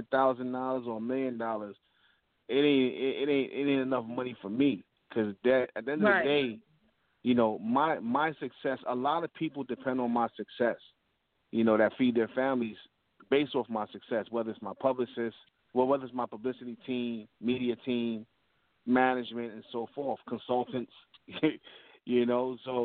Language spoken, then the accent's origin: English; Bronx, New York, United States; And I'm from the Bronx, so of course I'm you know, do what I do, sponsor anything in the Bronx.